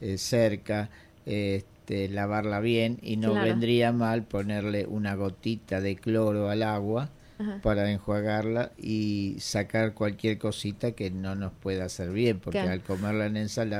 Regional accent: Buenos Aires, Argentina; Soy porteño y puede ser algo de eso.

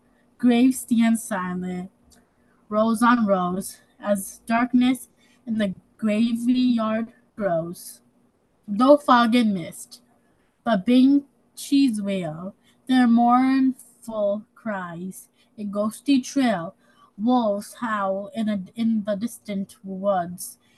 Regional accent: Hudson, New York, United States; I'm 10 years old, and I'm also from Hudson.

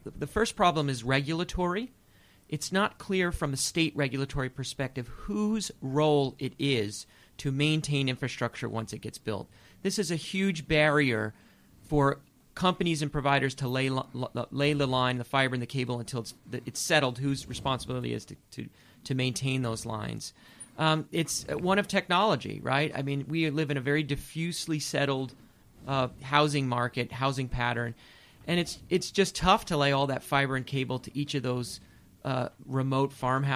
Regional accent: Hudson, United States; I was born in Hudson on the hospital on the hill, not too far from here, and went to Hudson High School.

